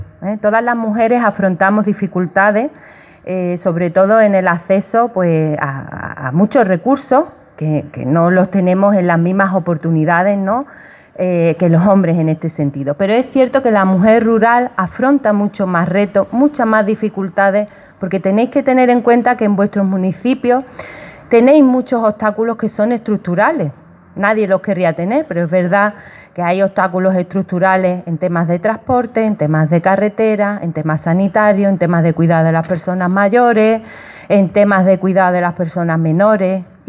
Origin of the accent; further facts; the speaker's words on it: Fuengirola, Andalusia, Spain; Yo soy de Fuengirola y os puedo decir que, bueno, nosotros ya somos una gran ciudad